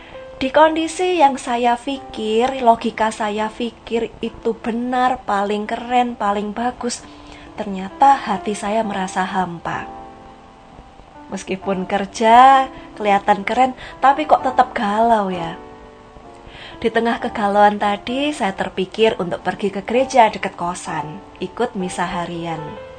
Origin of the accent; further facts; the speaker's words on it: Malang, East Java, Indonesia; now in Surabaya, Indonesia; saya juga bekerja, merantau dari Malang pergi ke Surabaya.